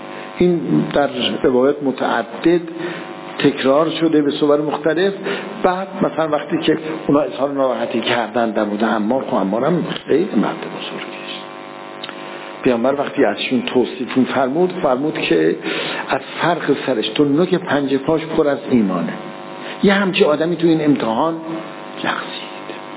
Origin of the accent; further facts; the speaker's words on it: Iran; مثل که ما مردم ایرانیم دیگه